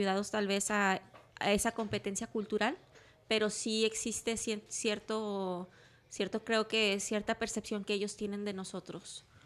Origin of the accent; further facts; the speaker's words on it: Cullman, Alabama, United States; yo de chica viví en Cullman.